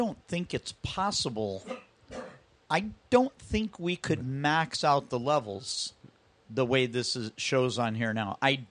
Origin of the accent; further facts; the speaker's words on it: Tempe, Arizona, United States; also born or lived in Mesa; That's technically actually my hometown, yeah. But they wrote the birth certificate at Maricopa County Hospital, which is Mesa, but I'm actually born in Tempe.